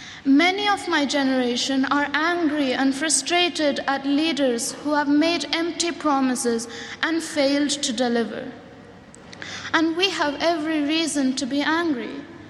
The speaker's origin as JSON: {"language": "English", "country": "India", "said": "I'm not just a girl from India."}